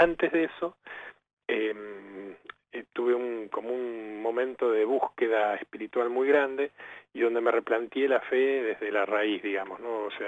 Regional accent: Buenos Aires, Argentina; yo soy de Buenos Aires, he nacido aquí, he criado aquí, digamos, y vivo aquí, hace 57 años ya, y hago música católica desde los 21, 22

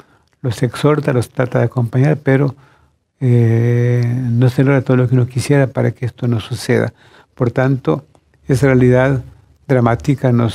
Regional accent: El Salvador; Ciertamente, en mi país somos 7 millones de habitantes dentro.

